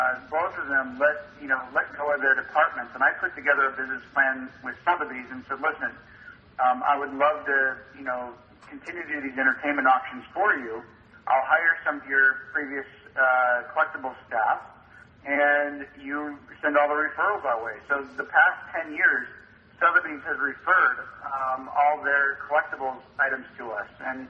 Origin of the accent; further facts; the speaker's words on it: Indiana, United States; I'm from Indiana.